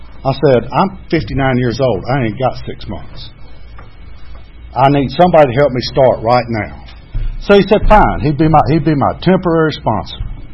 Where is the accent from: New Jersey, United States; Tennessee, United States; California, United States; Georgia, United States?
Georgia, United States; Dunwoody; And I live in Dunwoody. I grew up in Dunwoody.